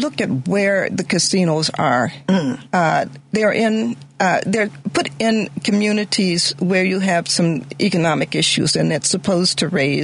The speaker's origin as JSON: {"language": "English", "town": "Detroit", "region": "Michigan", "country": "United States", "said": "I'm from Detroit mm-hmm. Originally."}